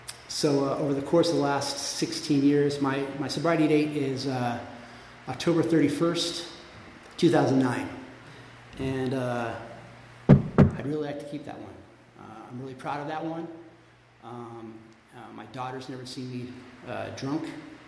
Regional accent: Lancaster, California, United States; For instance, I grew up here in Lancaster.

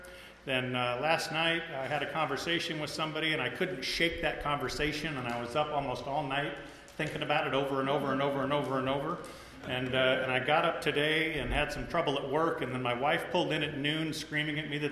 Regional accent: California, United States; You know, I grew up in Orange County.

